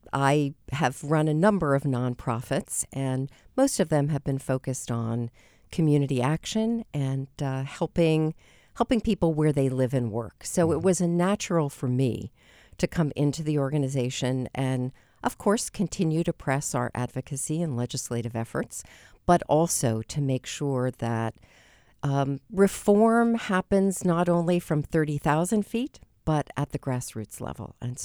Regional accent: Pittsburgh, Pennsylvania, United States; But I'm a native Pittsburgher, and I love my hometown and spend time here.

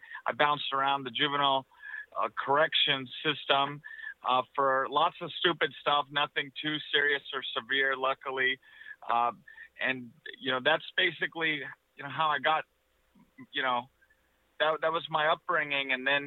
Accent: Nampa, Idaho, United States; I was born and raised in Nampa, Idaho. I'm a member of the Shoshone Bannock tribes and the son of a Mexican immigrant.

